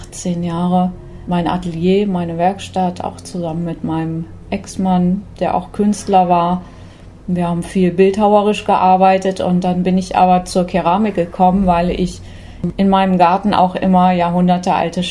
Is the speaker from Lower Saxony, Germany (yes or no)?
yes; Hildesheim, Lower Saxony, Germany; Ich bin ja hier in Hildesheim aufgewachsen und habe dann auch hier in Hildesheim studiert an der früheren Fachhochschule im Studiengang Metallgestaltung